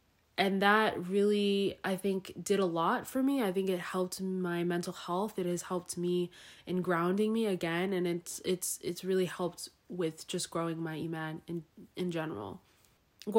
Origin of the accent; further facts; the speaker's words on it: California, United States; growing up in Southern OC